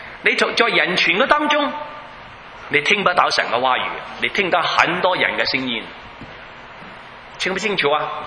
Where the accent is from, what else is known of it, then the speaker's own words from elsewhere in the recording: Guangdong, China; Chinese is a second language; 你知道我是广东人啦